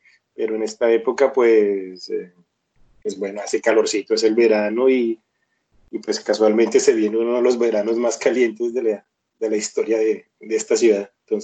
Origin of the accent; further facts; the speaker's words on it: Bogotá, Colombia; born there; Yo nací en Bogotá. Así en el 75, modelo 75.